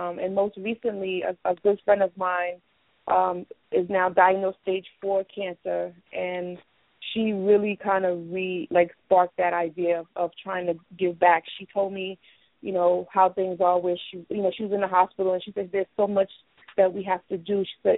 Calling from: New York, United States; calling from New York.

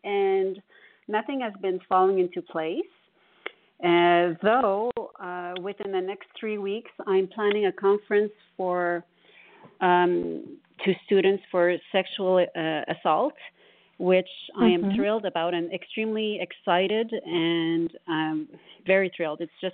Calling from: Montreal, Quebec, Canada; I'm calling from Montreal.

